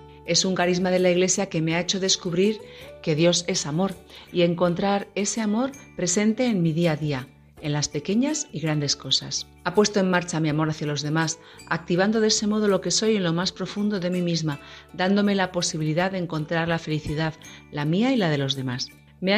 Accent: Bilbao, Basque Country, Spain; soy de Bilbao.

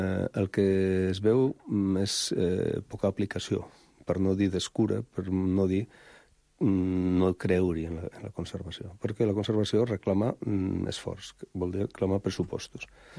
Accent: Basque Country, Spain; Catalan is a second language; Perquè Catalunya, jo que soc basc, però m'ho miro com ja com de casa

